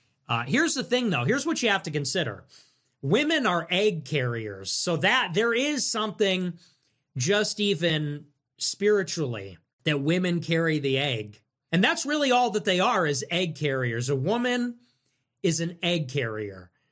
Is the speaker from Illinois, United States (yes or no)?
yes; La Grange Park, Illinois, United States; I mean, look, I know I'm from LaGrange Park.